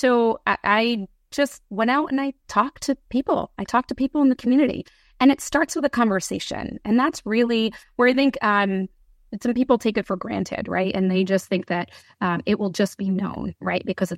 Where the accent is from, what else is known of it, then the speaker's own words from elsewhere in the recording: New Jersey, United States; I'm born and raised in New Jersey. I'm choosing to have a cannabis store in New Jersey.